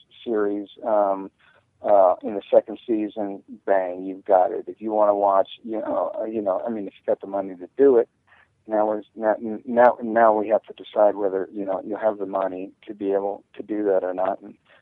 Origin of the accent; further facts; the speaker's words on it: Lake Havasu City, Arizona, United States; I'll take my hometown, for instance, Lake Havasu City in Arizona. It's got about 80,000 people that live there.